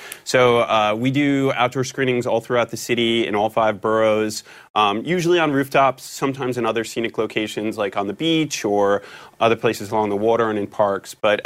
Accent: New York City, New York, United States; I grew up in New York City.

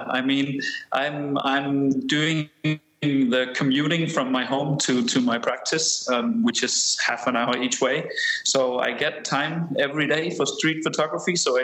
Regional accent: Aarhus, Central Denmark Region, Denmark; a camera store here in my hometown of Aarhus in Denmark

